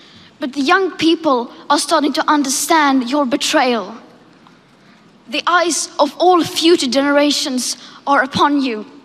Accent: Sweden; English is a second language; I am from Sweden, it's a small country, and there it is the same argument.

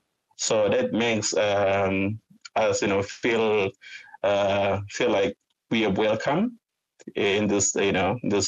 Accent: Wamena, Highland Papua, Indonesia; English is a second language; now in New Zealand; the situation back home in Wamena or in the Balium Valley where I grew up and here in Aotearoa, New Zealand.

